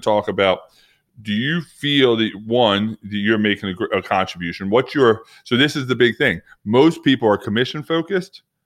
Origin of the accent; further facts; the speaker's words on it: New York, United States; I'm from New York. I run the New York City Marathon.